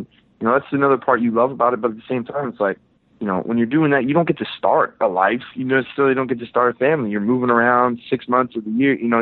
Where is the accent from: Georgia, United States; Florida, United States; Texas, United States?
Texas, United States; Because, like I said, born and raised in Texas, been training quarterbacks for 7 years in Texas, mm-hmm.